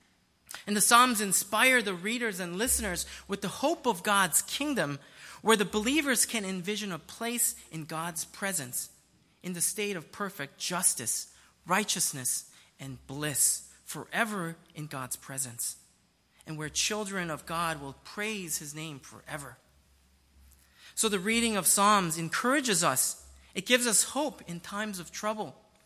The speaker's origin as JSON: {"language": "English", "country": "South Korea", "tie": "born or raised there", "second_language": "English", "said": "Now, where I grew up in South Korea"}